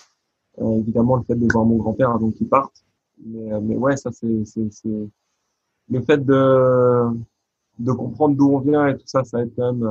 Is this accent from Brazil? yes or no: no; France